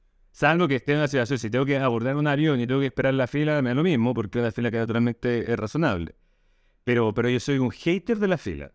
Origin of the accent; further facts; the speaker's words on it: Santiago, Santiago Metropolitan Region, Chile; Entonces yo, por supuesto, como buen santiaguino maniático, le digo a la persona del tren